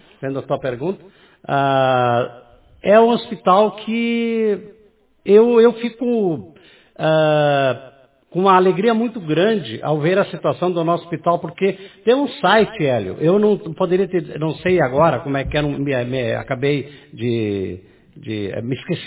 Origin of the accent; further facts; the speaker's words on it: Machadinho, Rio Grande do Sul, Brazil; Que eu não sou daqui, eu sou de Machadinho, né? Eu sou estrangeiro em Iraí, como se diz, né?